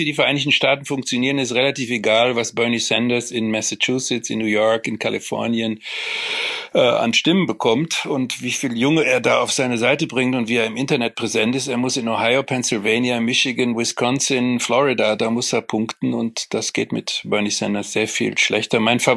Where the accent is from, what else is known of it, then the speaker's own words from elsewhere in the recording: Cologne, North Rhine-Westphalia, Germany; Ich bin aber nur ein virtueller Offenbacher. Ich bin natürlich Kölner.